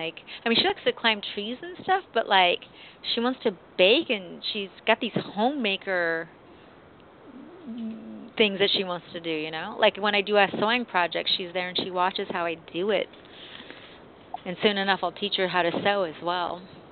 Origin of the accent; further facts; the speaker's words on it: Oakland, California, United States; I did grow up in front of a TV. I'm from Oakland, California.